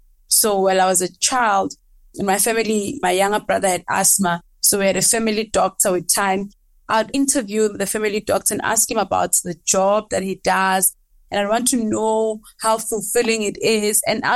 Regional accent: Kamhlushwa, Mpumalanga, South Africa; growing up in Kamhlushwa, I'd say to others, I was not exposed to seeing doctors or other young healthcare professionals.

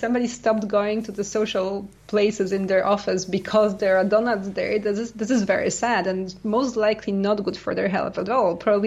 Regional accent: Canada; also born or lived in United States; I lived in US as well for a while. I'm Canadian.

